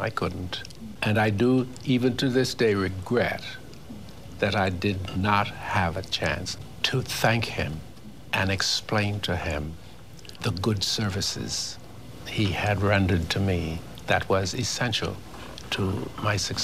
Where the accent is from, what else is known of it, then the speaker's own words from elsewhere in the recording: Bahamas; accent: Bahamian; My accent was Bahamian. It was terrible. It was sing-songy, as most Caribbean accents are.